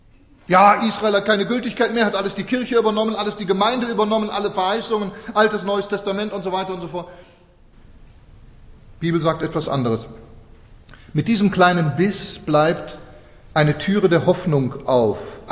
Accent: Switzerland; wir als Schweizer sind ja flotte Leute.

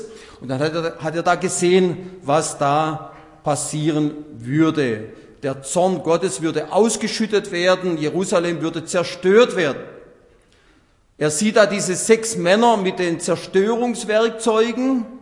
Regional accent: Baden-Württemberg, Germany; Hohenlohe, das ist meine Heimat zwischen Stuttgart und Nürnberg

